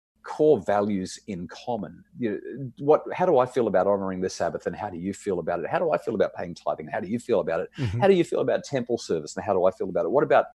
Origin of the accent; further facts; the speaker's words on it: Australia; You know, Australian breakfasts aren't quite as bad as American breakfasts, though. We don't have marshmallows in our breakfast.